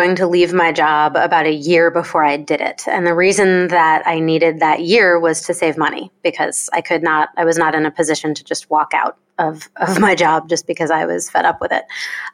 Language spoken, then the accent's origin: English; South Berwick, Maine, United States; I am from the state of Maine in New England in the United States. I grew up in a little town called South Berwick, Maine.